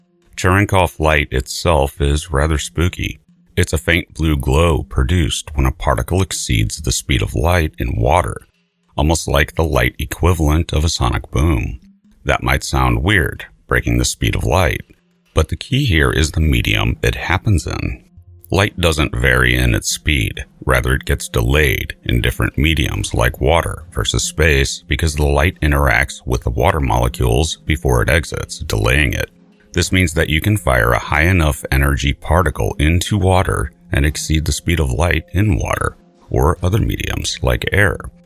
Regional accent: St. Louis, Missouri, United States; Bhupal Dev and colleagues at Washington University in St. Louis, my hometown

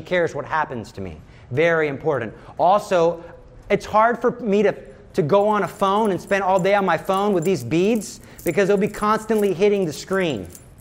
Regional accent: Texas, United States; I like to open carry, not only because I'm from Texas and I think it scares the demons.

